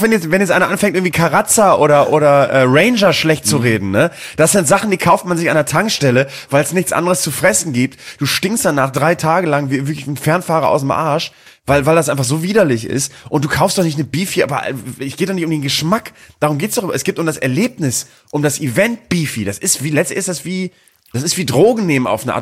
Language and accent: German; Bremen, Germany; das war bei uns in Bremen so, in Bremen sowieso.